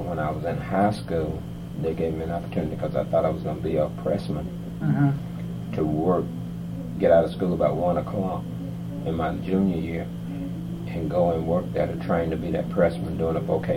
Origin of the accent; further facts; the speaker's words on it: Austell, Georgia, United States; I decided when I was growing up in Austell, I worked for a print shop.